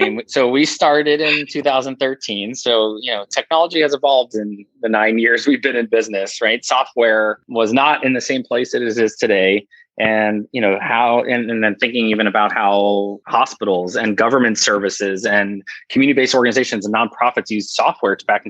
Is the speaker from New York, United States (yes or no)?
no; Philadelphia, Pennsylvania, United States; I grew up in Philadelphia. I went to Yale University and undergrad